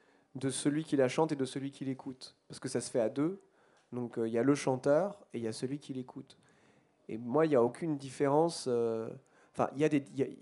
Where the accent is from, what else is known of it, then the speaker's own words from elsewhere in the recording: Strasbourg, Grand Est, France; born there; Je suis né à Strasbourg.